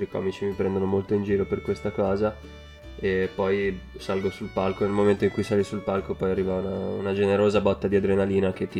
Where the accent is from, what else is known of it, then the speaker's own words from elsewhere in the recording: Genoa, Liguria, Italy; sono di Genova, ho 23 anni e faccio il comico.